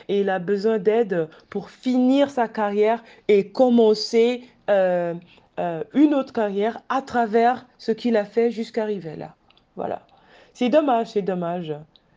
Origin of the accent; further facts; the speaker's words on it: Togo; also born or lived in Hamburg, Germany; Si on me demande, voilà, d'où viens-tu? Je dis, je viens du Togo, mais en même temps, je viens aussi de Hambourg.